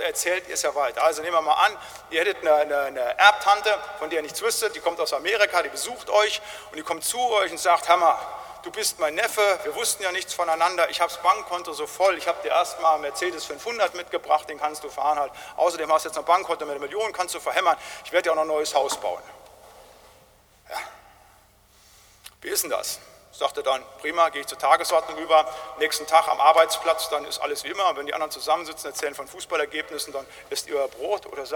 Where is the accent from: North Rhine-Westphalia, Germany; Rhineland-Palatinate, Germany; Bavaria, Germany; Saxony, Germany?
North Rhine-Westphalia, Germany; Da, wo ich herkomme aus dem Siegerland, wenn wir Gebetsgemeinschaften hatten, war das grundsätzlich so, dass die Gebetsgemeinschaften von den Brüdern eingeteilt war.